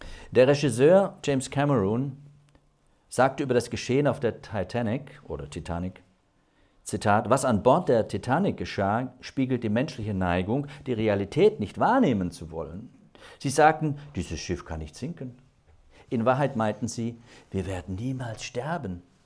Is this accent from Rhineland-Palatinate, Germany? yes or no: no; Stuttgart, Baden-Württemberg, Germany; Nicht nach Baden-Württemberg, Stuttgart, wo ich groß geworden bin.